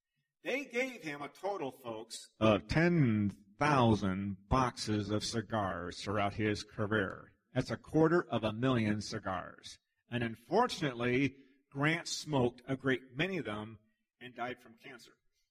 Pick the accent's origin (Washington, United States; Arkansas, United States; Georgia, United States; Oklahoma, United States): Washington, United States; Tacoma; I'm from Tacoma in Pierce County, named after him.